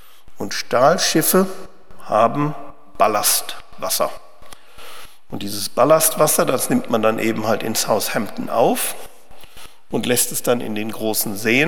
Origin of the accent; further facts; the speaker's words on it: Bielefeld, North Rhine-Westphalia, Germany; Ich bin in Bielefeld groß geworden.